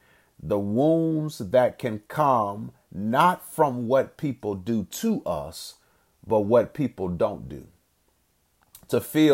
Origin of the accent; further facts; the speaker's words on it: Birmingham, Alabama, United States; I'm from Birmingham, so I'm familiar with Vulcan.